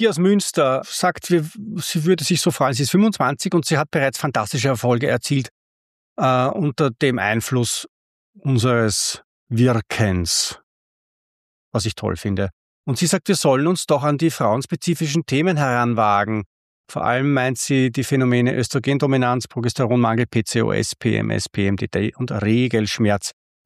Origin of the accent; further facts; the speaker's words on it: Austria; dass ein rollendes R bei mir verloren gegangen wäre, noch dazu als Österreicher.